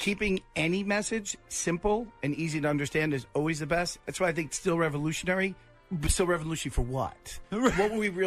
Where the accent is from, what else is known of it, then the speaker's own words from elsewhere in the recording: Wilton, Connecticut, United States; I grew up in down in Wilton. Like, going to Hartford was like going to another state.